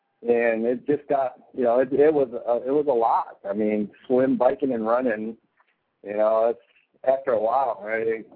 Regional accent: Hawaii, United States; Yeah, I mean, I'm from Hawaii. I don't have much hair at all anyway

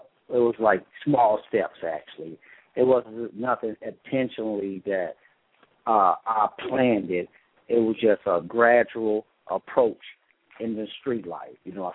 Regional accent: Marion, Arkansas, United States; now in Detroit, United States; As they stated earlier, I'm from Marion, Arkansas, where I grew up. I migrated to Detroit in the late 70s

